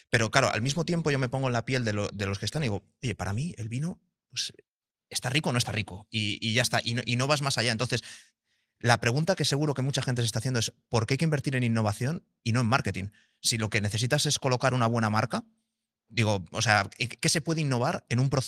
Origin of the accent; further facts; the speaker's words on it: Valladolid, Castile and León, Spain; Yo soy de la región, soy de la Ribera, yo nací en Valladolid.